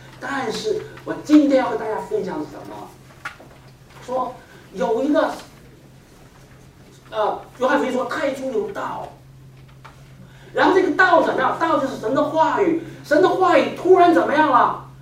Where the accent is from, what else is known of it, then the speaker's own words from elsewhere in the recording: Beijing, China; now in United States; 在我是从中国来的啊，我来美国之前呢，我生活在北京